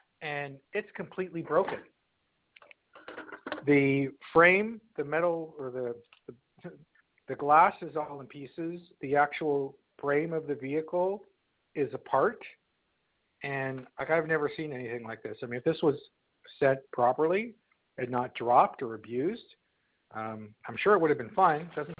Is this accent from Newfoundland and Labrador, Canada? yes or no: no; Toronto, Ontario, Canada; because I'm from Toronto.